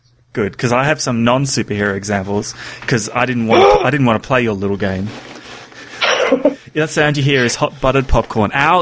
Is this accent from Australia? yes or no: yes; Australia; That's the thing about being an Australian. You don't see films for 5 years after they're released.